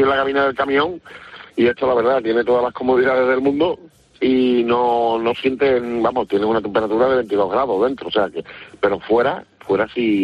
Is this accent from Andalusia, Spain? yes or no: yes; Seville, Andalusia, Spain; Bueno, pues Sevilla está impresionante, como no podía ser menos, soy sevillano